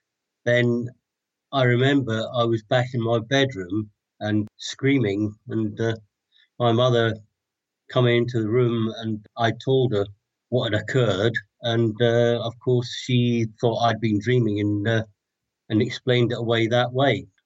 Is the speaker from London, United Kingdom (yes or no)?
no; Glasgow, Scotland, United Kingdom; I was born in 1953 in Glasgow.